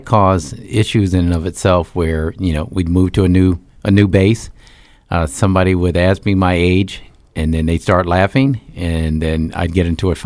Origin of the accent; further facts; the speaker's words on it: Valdosta, Georgia, United States; born there; Well, I was born in Valdosta, Georgia, which a lot of people don't realize, because I grew up in the military. My dad moved around a lot. We moved around.